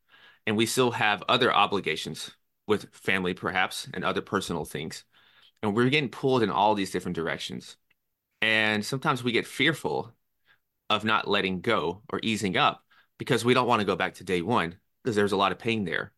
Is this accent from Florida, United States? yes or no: no; Nashville, Tennessee, United States; now in New York City, United States; And I'm from Nashville, Tennessee, and I went to New York City.